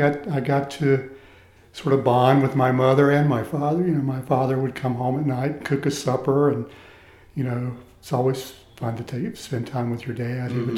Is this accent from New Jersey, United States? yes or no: no; East Rockingham, North Carolina, United States; I say I grew up in Rockingham, but I actually grew up in East Rockingham, which is not incorporated. It's just a little area south of the town of Rockingham. It was all mill villages.